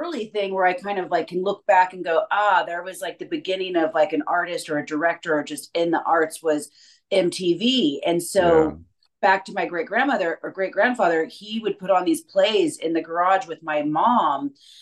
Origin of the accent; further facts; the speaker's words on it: California, United States; And so I was raised in California, which of course, massive Spanish friends.